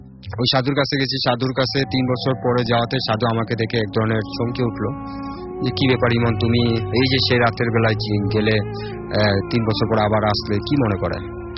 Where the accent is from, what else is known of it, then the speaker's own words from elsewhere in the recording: Dhaka, Dhaka Division, Bangladesh; বাড্ডা থেকে আসছি।